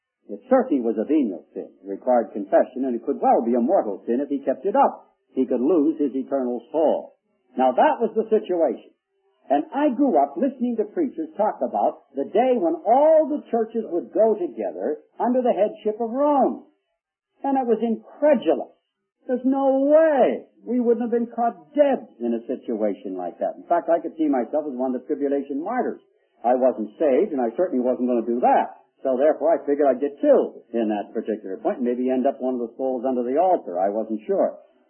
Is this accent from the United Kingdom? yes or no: no; Canada; I grew up in the Canadian system, both supported by the government.